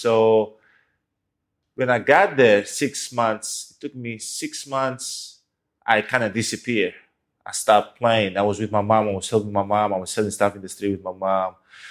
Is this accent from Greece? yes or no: yes; Greece; I was born and raised in Greece. So my parents came from Nigeria to Greece